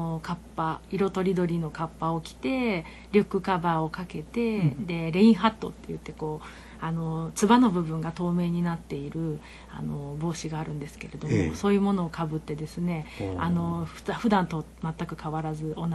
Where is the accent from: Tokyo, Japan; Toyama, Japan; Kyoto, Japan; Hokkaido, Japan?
Tokyo, Japan; 私自身は東京出身、東京生まれ東京育ちだったんですけれども、父が高知県の田舎の方出身でして